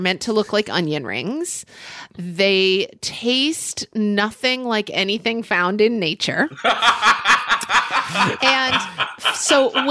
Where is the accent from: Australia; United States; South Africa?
United States; Oklahoma City, Oklahoma; So when I was in middle school, so I grew up in Oklahoma City, Oklahoma.